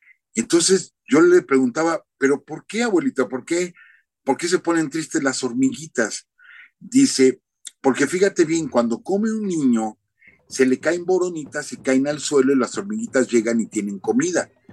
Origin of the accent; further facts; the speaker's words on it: Cotija, Michoacán, Mexico; Yo soy de Michoacán, soy de un pequeño pueblo de Michoacán que se llama Cotija, y Cotija está al pie de una ladera.